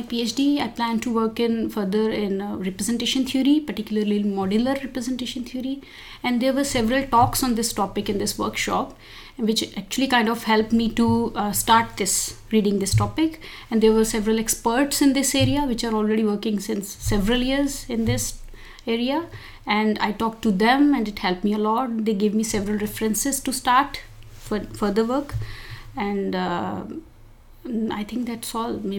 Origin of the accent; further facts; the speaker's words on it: India; Actually, I'm from India